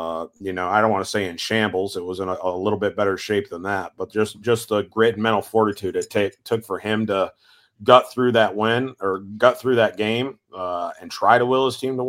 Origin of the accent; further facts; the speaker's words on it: Midwest, United States; As a Midwesterner, as you're explaining that scene